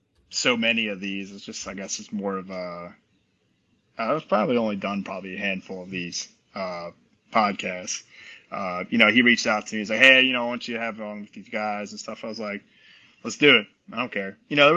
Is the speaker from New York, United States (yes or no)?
no; New Orleans, Louisiana, United States; hey, you know, look, we're from New Orleans. We get a little rowdy.